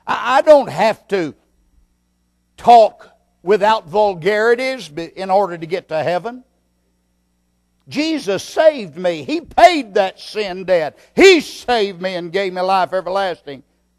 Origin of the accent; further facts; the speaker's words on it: Texas, United States; ever lived out of Texas is when I was pastor in Louisiana and I was in the Navy in Florida. And as a Texan